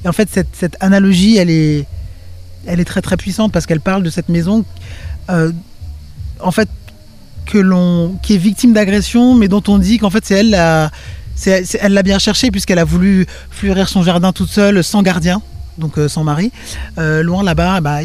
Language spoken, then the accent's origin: French; Cameroon; born there; moi je suis né au Cameroun et qu'on a été colonisé et par les Français et par les Britanniques. Donc on a ces deux langues-là dans notre bagage culturel imposé.